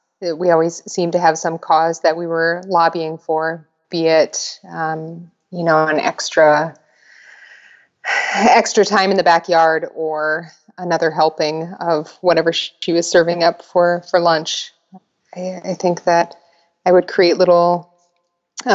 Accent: Sioux Falls, South Dakota, United States; I grew up in Sioux Falls. I have a couple of sisters and one younger brother, and my parents and my brother still live in Sioux Falls.

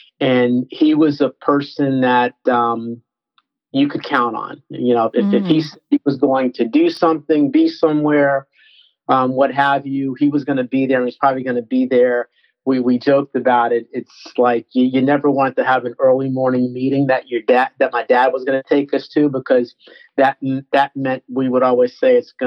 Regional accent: Teaneck, New Jersey, United States; And it was a different world from what I was used to growing up in Teaneck, New Jersey, which is where they moved to, and going down to the deep south, wow.

